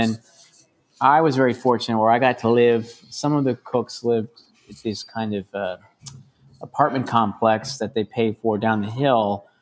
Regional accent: Chicago, Illinois, United States; growing up in Chicago, we never had good seafood anyway.

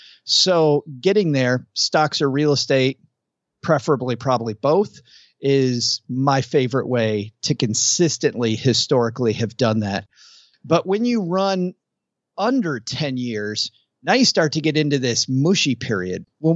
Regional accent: Michigan, United States; So I grew up in West Michigan. There were a ton of farms.

